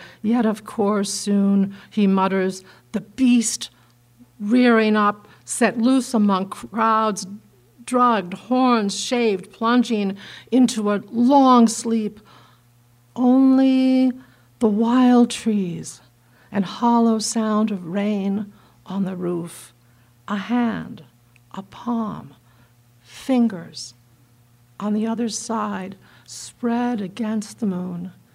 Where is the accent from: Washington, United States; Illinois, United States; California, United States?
California, United States; Los Angeles; So this is a more personal one. I grew up in Los Angeles.